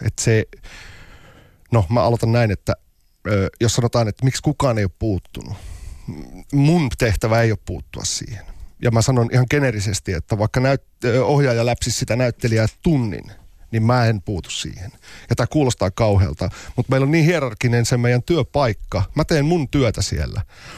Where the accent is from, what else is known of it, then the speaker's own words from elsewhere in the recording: Tornio, Lapland, Finland; Mä olin Torniossa, mistä mä oon kotoisin